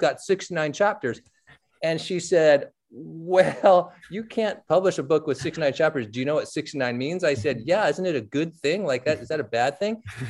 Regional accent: San Francisco, California, United States; I grew up in San Francisco reading the Chronicle.

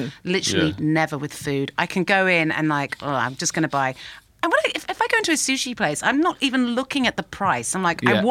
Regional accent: United Kingdom; It's been bastardized so much that what is it, particularly as British people, what is our cuisine?

